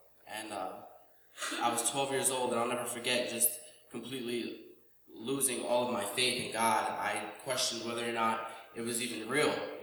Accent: New Jersey, United States; I'm 22 years old, and I'm from Monmouth County, New Jersey. It's really far from here.

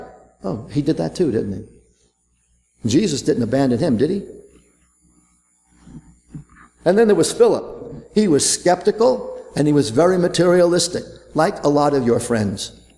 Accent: New York, United States; Now, growing up in New York and growing up among New York business people who I experienced my life with for 35 years

